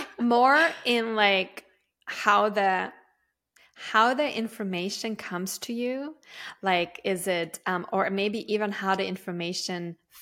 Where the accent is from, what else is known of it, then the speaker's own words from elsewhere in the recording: Austria; So I'm originally from Austria, and in the German-speaking countries, tree communication is quite, I would say, a bigger thing